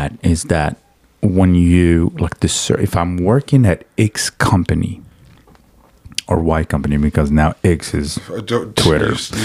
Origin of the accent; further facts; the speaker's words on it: Morocco; I'm from Morocco, dude.